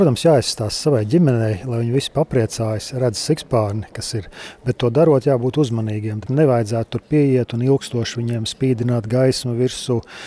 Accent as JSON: {"language": "Latvian", "region": "Zemgale", "country": "Latvia", "said": "Es nāku no Zemgales, ja, un Zemgalē ir tā ir lauksaimniecības zemes, un tur ir milzīgie tīrumi, lielās platības"}